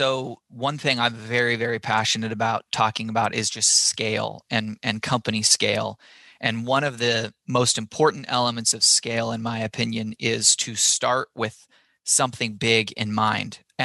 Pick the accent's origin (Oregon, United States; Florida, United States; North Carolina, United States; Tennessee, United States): Oregon, United States; Eugene; Our background is my brothers and I, we grew up in Eugene, Oregon.